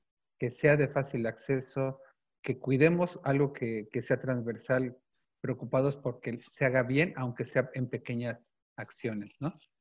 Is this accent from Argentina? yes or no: no; Mexico; Algo que no podemos permitirnos como académicos mexicanos de educación a distancia